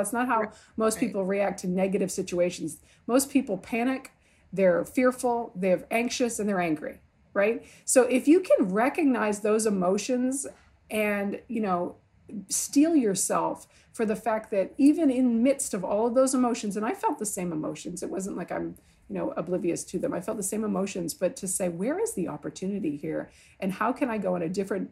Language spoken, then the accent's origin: English; Massachusetts, United States; also born or lived in Little Rock; growing up in a small town south of Boston, like Massachusetts, and then also then growing up in Little Rock is literally, I don't think you could have two extremes in this country.